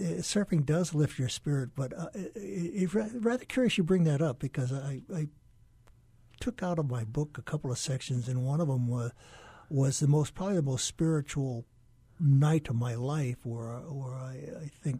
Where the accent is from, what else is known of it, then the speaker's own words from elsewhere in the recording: Hawaii, United States; I was born here on January 9th, 1946, and have spent close to now the last 72 years learning Hawaii